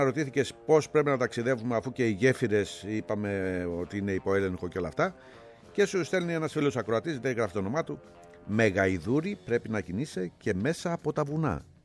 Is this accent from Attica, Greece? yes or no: yes; Chalandri, Attica, Greece; also born or lived in Piraeus; Γεννήθηκα στον Πειραιά και μεγάλωσα και πήγα σχολείο στο Χαλάνδρη.